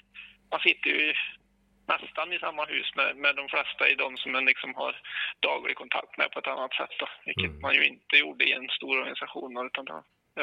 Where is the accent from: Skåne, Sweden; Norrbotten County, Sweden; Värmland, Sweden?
Värmland, Sweden; Torsby; also born or lived in Karlstad; Jag är frykstaden, ja. Jag är född i Torsby med en dragning ner öst om Lysvik en bit jämt. Så dit fötter vi in sen när jag gick på gymnasieåldern innan jag drog till Karlstad en sväng och läste och blev kvar där i 25-30 år nästan.